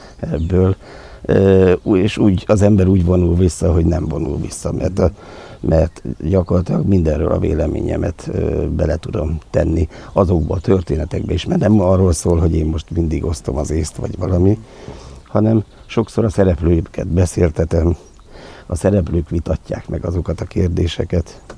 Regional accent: Monok, Borsod-Abaúj-Zemplén, Hungary; én Hegyaljáról származom, Monokhoz. Hát ez is monoki születésű vagyok, de hát szerencs van a beírva az igazolványomban, mert ott volt szülő otthon.

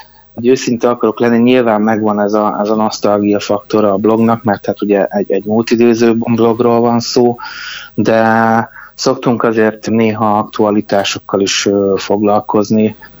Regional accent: Miskolc, Borsod-Abaúj-Zemplén, Hungary; mondjuk miskolciként elég furcsán jön neki, ha Debrecenről indítanék egy blogot.

